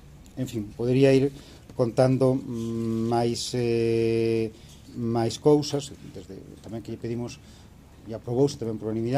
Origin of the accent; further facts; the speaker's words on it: Ourense, Galicia, Spain; os cidadáns ourensans que nos desplazamos a Santiago, que vimos de Santiago a Ourense.